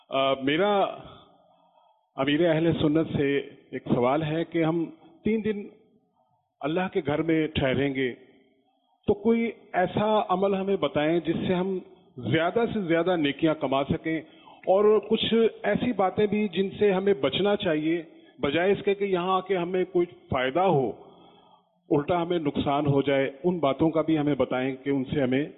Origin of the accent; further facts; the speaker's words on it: Multan, Punjab, Pakistan; میں ملتان سے آیا ہوں. … میں ملتان سے آیا ہوں